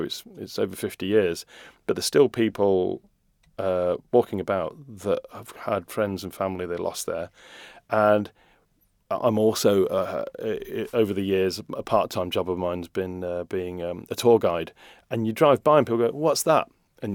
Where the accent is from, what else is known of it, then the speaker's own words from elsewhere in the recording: Rugby, West Midlands, United Kingdom; now in Isle of Man; roughly the population of my hometown of Rugby, where I grew up